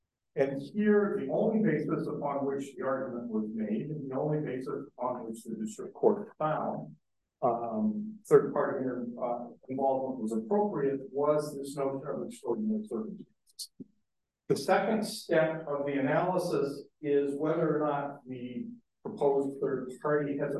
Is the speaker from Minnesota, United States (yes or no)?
yes; Mankato, Minnesota, United States; I'm an attorney from Mankato, Minnesota